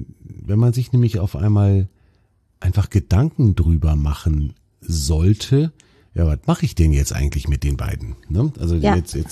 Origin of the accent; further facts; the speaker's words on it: Baltic coast, Germany; Ich bin ja selber an der Ostsee aufgewachsen.